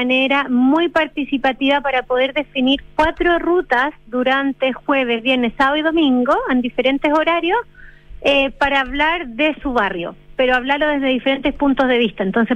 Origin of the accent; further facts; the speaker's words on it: San Javier, Maule, Chile; Loncomilla por el río de mi pueblo, que es San Javier